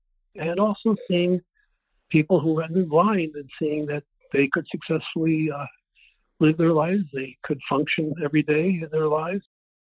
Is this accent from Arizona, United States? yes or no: yes; Scottsdale, Arizona, United States; I am from Scottsdale, Arizona.